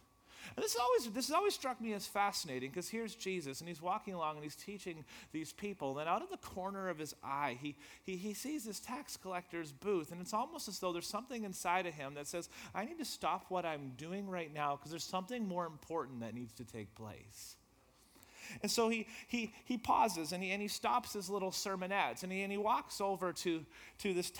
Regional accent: Edmonton, Alberta, Canada; I'm from Edmonton. Our church says hello. We're from West Edmonton Christian Assembly

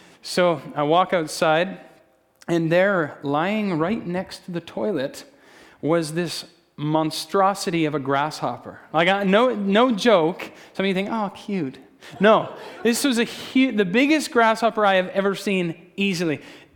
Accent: Alberta, Canada; we come from Alberta, and we lived there pretty much our whole lives.

